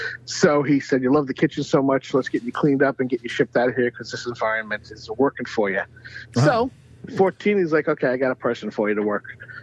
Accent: Brooklyn, New York, United States; And then growing up in Brooklyn, the first restaurant I worked at was a place called Jan's Ice Cream Shop.

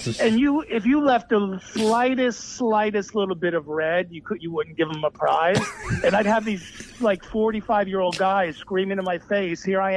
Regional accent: New Jersey, United States; I grew up in Jersey. I grew up down closer to the Jersey Shore. You know, I worked at Seaside Heights when I was a teenager.

